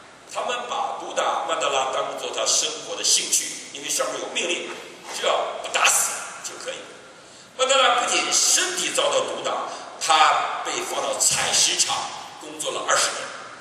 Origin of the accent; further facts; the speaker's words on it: China; 那我们中国人呢